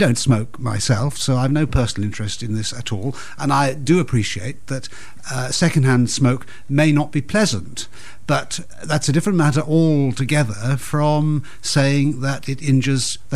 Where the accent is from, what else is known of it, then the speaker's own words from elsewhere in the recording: Wales, United Kingdom; And I grew up in Wales, so I know a bit about it.